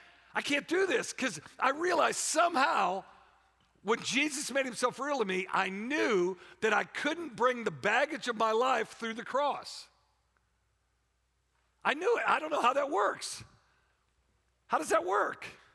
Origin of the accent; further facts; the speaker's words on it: Warrington, North West England, United Kingdom; I'm like, okay, I'm from Warrington. We'll get over it, okay?